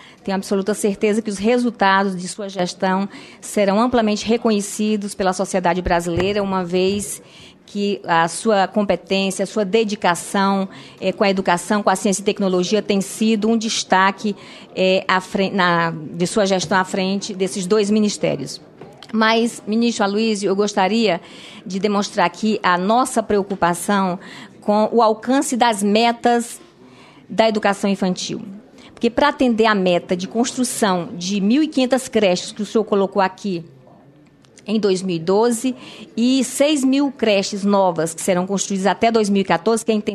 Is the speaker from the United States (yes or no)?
no; Roraima, Brazil; nas creches novas que foram construídas, inclusive lá no meu estado, de Roraima, que a creche está construída